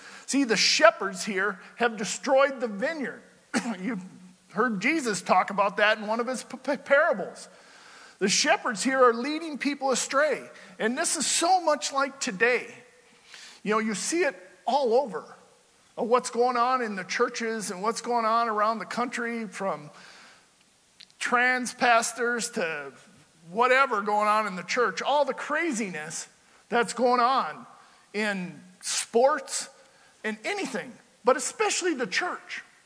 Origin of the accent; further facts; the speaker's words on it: Midwest, United States; moved away; You know, I come from the Midwest where they didn't have a lot of verse-by-verse teaching. And when I moved out west here 20 years ago or whatever it was